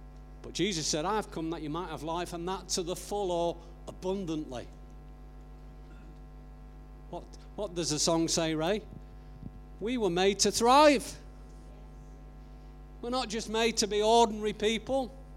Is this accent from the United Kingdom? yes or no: yes; England, United Kingdom; So when we say joy, because we're English, we haven't really got big expression.